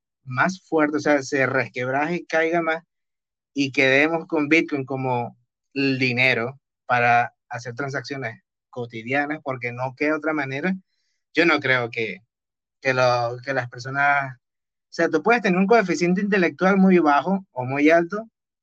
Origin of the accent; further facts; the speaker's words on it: Venezuela; yo soy de Venezuela